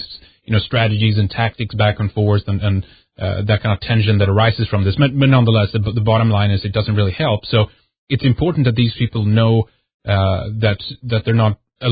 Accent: Sweden; I remember how it was growing up in Sweden around, you know, that period when there was nothing there.

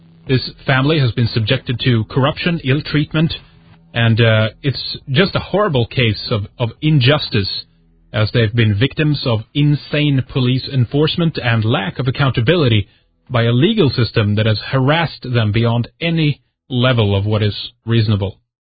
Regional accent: Sweden; from Sweden, and this is Red Ice Radio.

